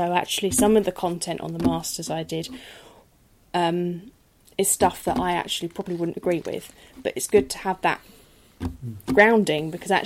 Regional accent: Medway, South East England, United Kingdom; because I come from Medway. They have the Medway test that operates.

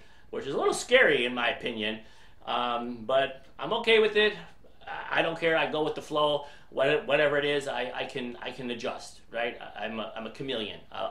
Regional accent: Michigan, United States; a lot of people, I'm from Michigan, a lot of people growing up have always had the dream of, I want to retire in Florida or someplace warm.

